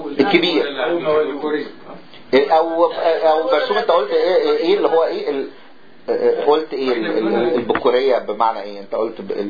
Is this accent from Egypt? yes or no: yes; Upper Egypt, Egypt; الفكرة دي لسه موجودة لغاية دلوقتي عندنا في الصعيد في مصر